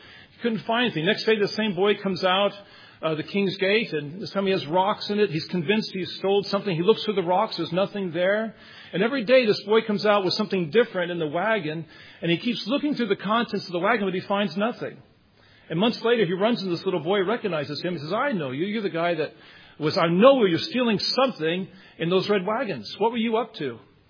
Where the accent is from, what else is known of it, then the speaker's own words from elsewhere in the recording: Nebraska, United States; Where I was raised in Nebraska, it's this many miles.